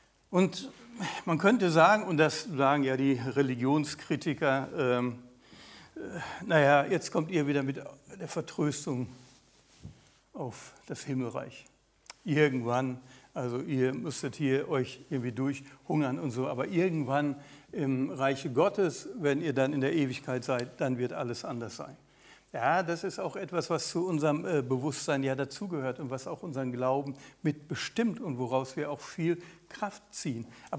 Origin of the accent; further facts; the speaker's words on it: West Germany, Germany; Als Wessi, ich glaube, als Ossi ist das noch.